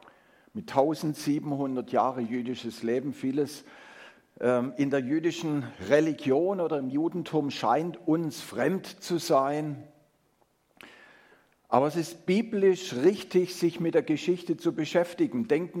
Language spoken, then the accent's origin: German; Heidenheim, Baden-Württemberg, Germany; also born or lived in Schorndorf; Ich war 4 Jahre alt, als meine Eltern aus Schorndorf nach Heidenheim gezogen sind, und ich bin in Heidenheim aufgewachsen, zur Schule gegangen, habe meine Ausbildung gemacht und dann bin ich in den Stuttgarter Raum gezogen, wo ich bis heute bin.